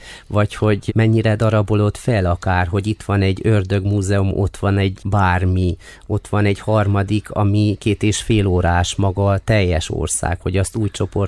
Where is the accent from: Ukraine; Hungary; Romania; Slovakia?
Romania; Transylvania; erdélyi magyarként ragaszkodunk a kereszténységhez